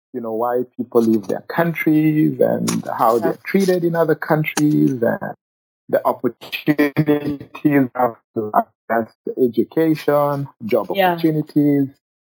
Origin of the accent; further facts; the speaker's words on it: Kenya; I grew up in Kenya. So I grew up as a refugee in Kenya.